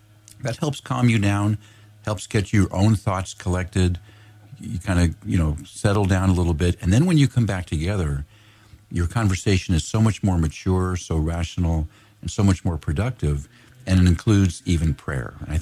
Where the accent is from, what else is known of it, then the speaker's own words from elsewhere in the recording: Los Angeles, California, United States; I'm from Los Angeles. I'm a hot weather guy.